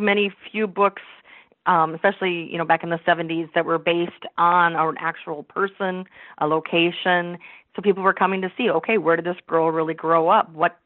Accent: Walnut Grove, Minnesota, United States; I did. I grew up in Walnut Grove, went away to college, and then came back and started my family.

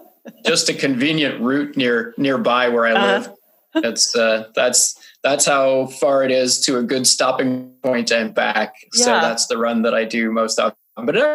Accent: Prince George, British Columbia, Canada; also born or lived in Ottawa; now in Vancouver, Canada; Vancouver. 49 years old, born in Ottawa, grew up in Prince George in the bitter cold north of BC.

